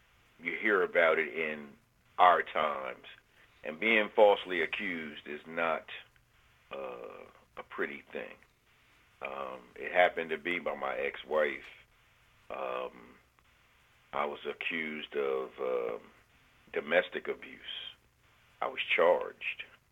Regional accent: New Castle, Delaware, United States; I'm from Newcastle, Delaware.

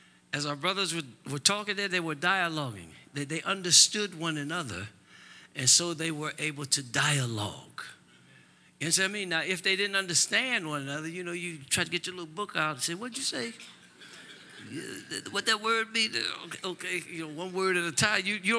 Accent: Midwest, United States; I went to school in the Northeast. I went to school in the Southwest. I've been to the Northwest. I'm from the Midwest. Been in the South, and now in the Southeast.

